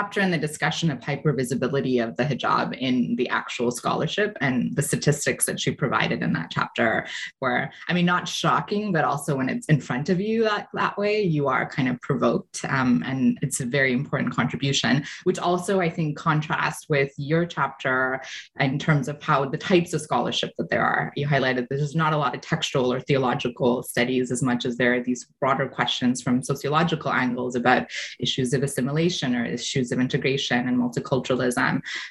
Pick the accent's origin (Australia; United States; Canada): Canada; I think as Canadian scholars, we're located and based here in whatever geography